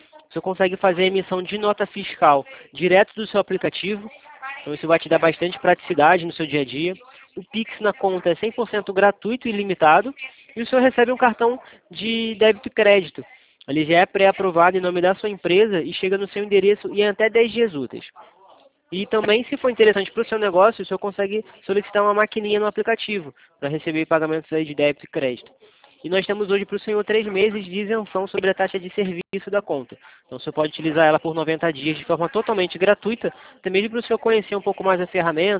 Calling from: Rio de Janeiro, Brazil; Eu falo do Rio de Janeiro.

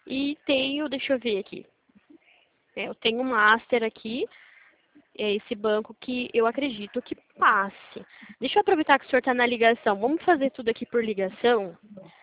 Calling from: Limeira, São Paulo, Brazil; eu falo de Limeira, São Paulo, senhor Arnaldo.

